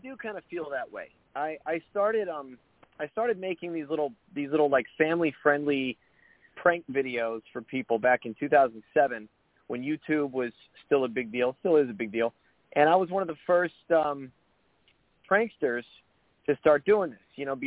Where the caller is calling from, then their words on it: Nashville, Tennessee, United States; Nashville, Tennessee.